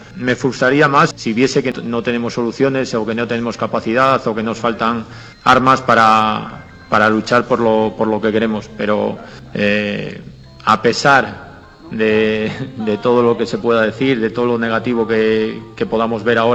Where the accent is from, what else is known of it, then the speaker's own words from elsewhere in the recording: León, Castile and León, Spain; soy muy cabezón, como somos los de León, los de la provincia de León